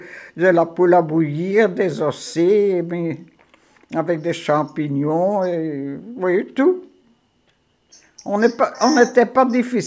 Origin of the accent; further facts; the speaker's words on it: Molenbeek, Brussels-Capital Region, Belgium; père est de descendante française et ma mère est flamande. Donc... Je suis bruxelloise. Je n'ai jamais habité Bruxelles. J'ai toujours habité Molenbeek.